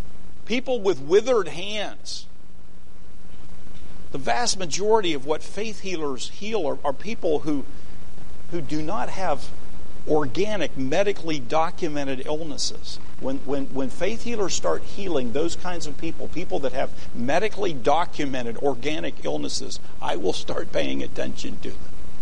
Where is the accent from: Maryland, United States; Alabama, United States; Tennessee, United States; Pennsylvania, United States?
Pennsylvania, United States; Pittsburgh; And I knew the name because I grew up in the Pittsburgh area, and oftentimes she had healing crusades in Pittsburgh.